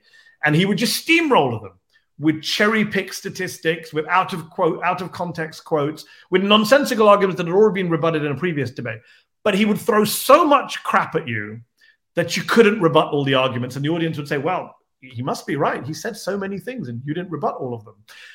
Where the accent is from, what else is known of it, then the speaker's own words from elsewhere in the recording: United Kingdom; I'm British